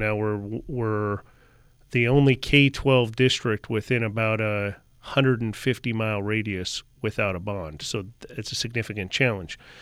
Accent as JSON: {"language": "English", "region": "Montana", "country": "United States", "tie": "born or raised there", "said": "So originally I grew up in Montana. Okay. We made it to California."}